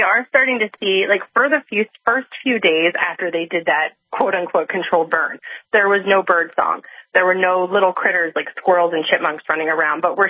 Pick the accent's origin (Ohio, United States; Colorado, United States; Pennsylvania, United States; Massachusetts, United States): Ohio, United States; East Palestine; So I grew up in East Palestine. I live just outside of town now, but my parents, my family all still live there.